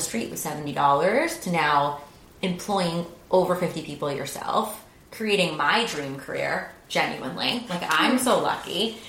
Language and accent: English; North Reading, Massachusetts, United States; I grew up in North Reading